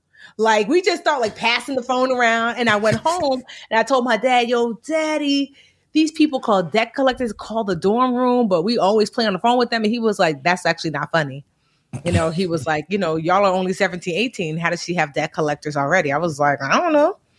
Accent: New Jersey, United States; I was born and raised, well, born in Newark, New Jersey. Shout out to Brick City. Okay. Hey. But I was raised all over Jersey. So I'm a true Jersey girl and I'm back in Newark living now.

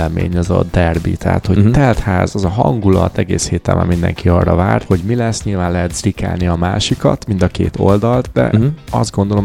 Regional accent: Budapest, Hungary; Újpesten születtem, és Újpesten jártam az első osztályt, és onnan költöztünk át, aztán Békásmegyerre.

